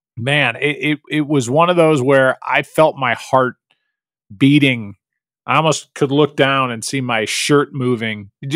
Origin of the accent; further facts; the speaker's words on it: St. Louis, Missouri, United States; Well, that's Chicago because I'm from St. Louis.